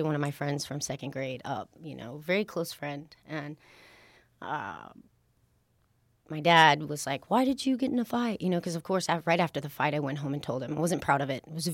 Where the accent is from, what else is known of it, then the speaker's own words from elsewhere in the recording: Texas, United States; born and raised in Texas, just grew up, you know, Hamby Church of Christ and very Southern Baptist ways.